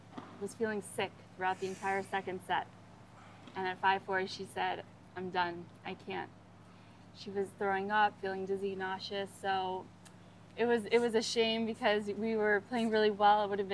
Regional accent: Miami, Florida, United States; You know, I'm from Miami, so I wanted to play for Miami.

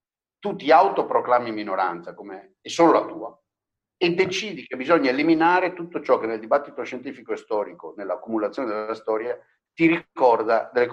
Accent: Veneto, Italy; io personalmente, da buon veneto, serenissimo, culturalmente

